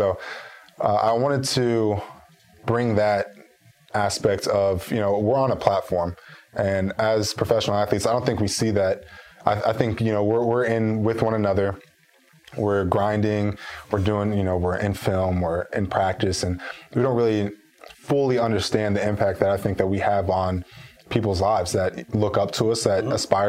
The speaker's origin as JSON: {"language": "English", "region": "Georgia", "country": "United States", "tie": "born or raised there", "said": "Growing up, I grew up in Georgia, so I had to deal with the go dogs my entire life."}